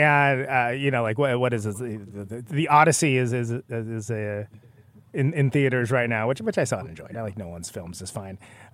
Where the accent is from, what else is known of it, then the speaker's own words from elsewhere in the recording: California, United States; now in Wisconsin, United States; I live in Wisconsin now, but I'm from California.